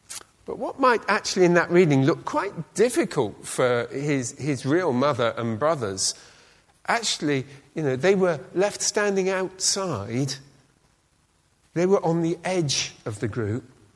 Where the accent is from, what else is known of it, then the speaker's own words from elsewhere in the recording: United Kingdom; And I'm a Brit.